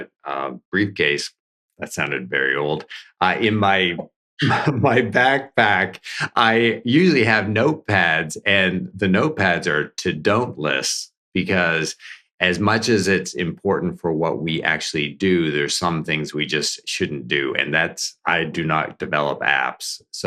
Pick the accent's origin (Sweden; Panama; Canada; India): Canada; now in Jacksonville, United States; And as a Canadian, it's like I never want to go back to the weather that they're experiencing right now.